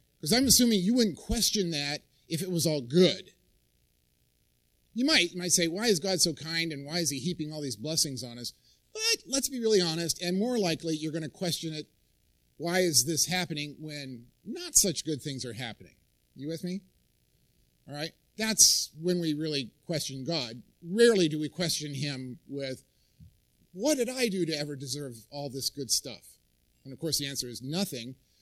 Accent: Idaho, United States; I'm from Idaho, you are not.

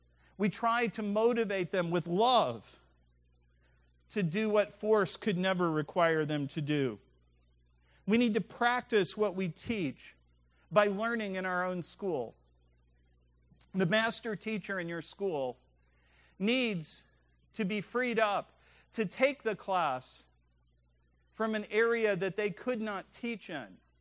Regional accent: West Virginia, United States; And I'm from West Virginia, where the only opera had Grand Old in front of it.

